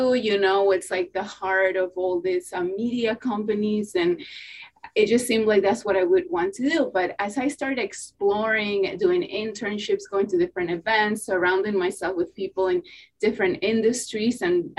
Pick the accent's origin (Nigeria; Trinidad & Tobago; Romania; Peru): Peru; now in New York, United States; I'm originally from Peru.